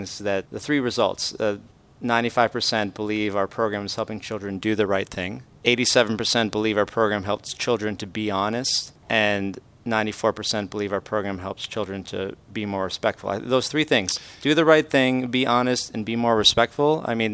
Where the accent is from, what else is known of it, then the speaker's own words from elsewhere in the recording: Canada; Z. I'm Canadian. Yeah. So I say Z, right?